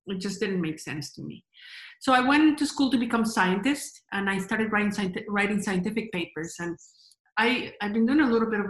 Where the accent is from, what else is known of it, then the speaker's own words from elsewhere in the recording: Mexico; Anyway, I grew up in Mexico